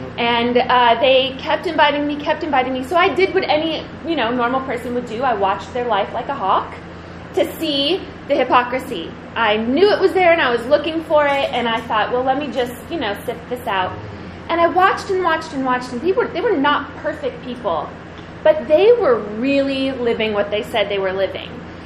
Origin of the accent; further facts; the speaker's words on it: Midwest, United States; also born or lived in Kansas; I was born in Kansas and grew up sort of in the Midwest.